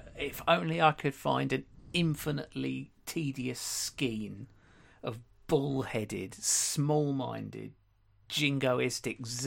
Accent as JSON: {"language": "English", "region": "England", "country": "United Kingdom", "said": "from a point of view of being an English person who was born in England and therefore follows the national football team"}